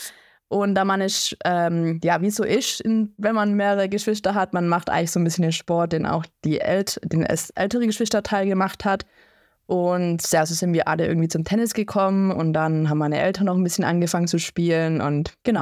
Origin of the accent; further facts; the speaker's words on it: Sulz am Eck, Baden-Württemberg, Germany; Also ich komme nicht aus Nagold direkt, sondern es nennt sich Sulz am Eck, das ist bei Wildberg. Und ja, ich bin, vor 12 Jahren ungefähr nach Hechingen gekommen